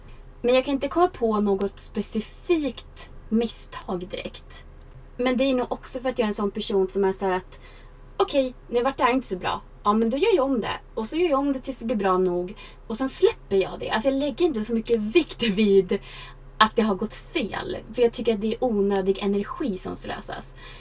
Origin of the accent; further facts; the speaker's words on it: Sweden; Jag tror att varje gång jag har varit hemma i Sverige över sommaren så har jag ändrat någon liten grej.